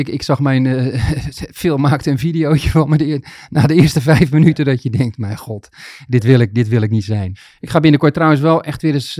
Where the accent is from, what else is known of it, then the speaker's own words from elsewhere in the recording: Rotterdam, South Holland, Netherlands; als Rotterdammer en seizoenkaarthouder van de aanstaande kampioen van Nederland.